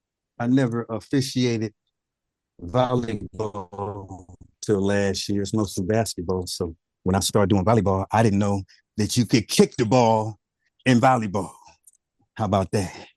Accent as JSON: {"language": "English", "town": "Carson", "region": "California", "country": "United States", "said": "I'm from Carson because mom and dad met, even though they're from those down south states, they met at UCLA, got married, had six kids"}